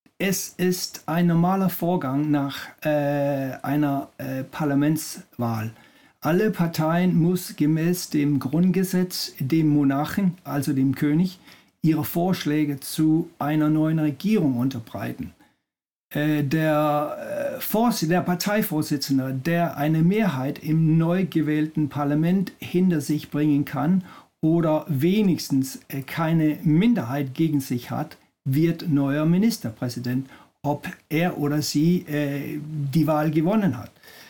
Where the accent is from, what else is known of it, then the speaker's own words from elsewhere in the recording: Denmark; als Däne ist es schwierig, den Pessimismus zu bewahren.